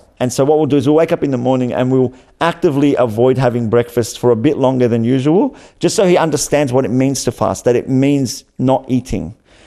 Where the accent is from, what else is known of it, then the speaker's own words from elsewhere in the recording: Australia; growing up in Australia as a minority.